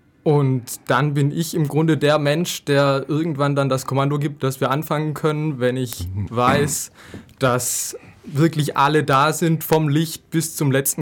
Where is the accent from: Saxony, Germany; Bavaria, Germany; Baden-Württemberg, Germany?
Baden-Württemberg, Germany; also ich komme aus der Gegend von Heilbronn, was ja jetzt nicht so weit weg ist.